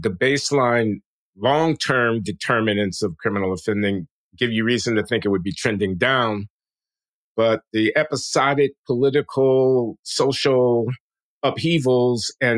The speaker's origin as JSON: {"language": "English", "town": "Chicago", "region": "Illinois", "country": "United States", "tie": "born or raised there", "said": "That's not funny, man. That's my hometown."}